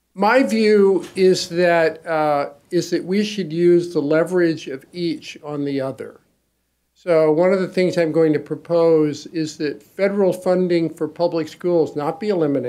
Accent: Kentucky, United States; I grew up in Eastern Kentucky. People in Eastern Kentucky hate Washington.

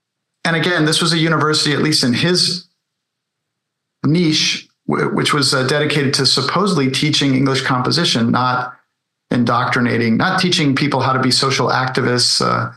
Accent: Connecticut, United States; And, you know, in my home state of Connecticut, there is a bullying statute, but it has no teeth.

